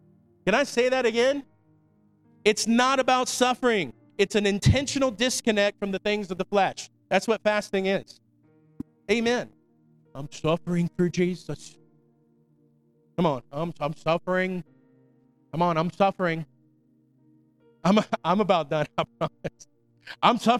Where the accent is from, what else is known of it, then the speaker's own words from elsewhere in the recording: Florida, United States; even in elementary school where I grew up in Florida, they would come in and check our vision.